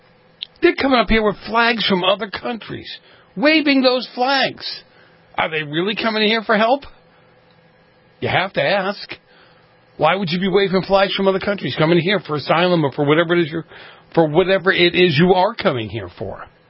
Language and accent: English; United States; I'm proud of my Italian heritage, but I'm an American. I'm a patriot.